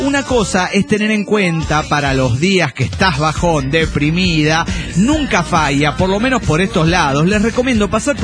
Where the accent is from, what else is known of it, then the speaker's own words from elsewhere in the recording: Coatzacoalcos, Veracruz, Mexico; Soy alguien de Coatzacoalco.